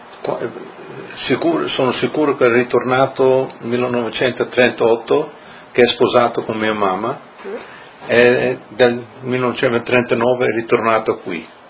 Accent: Arba, Friuli-Venezia Giulia, Italy; born there; moved away; Sono nato in Colle di Arba, quella volta era Colle di Cavasso Nuovo.

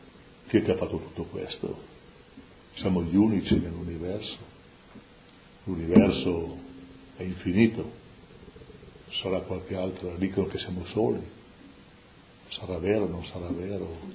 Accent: Friuli-Venezia Giulia, Italy; Ho detto, sì, io sono friulano

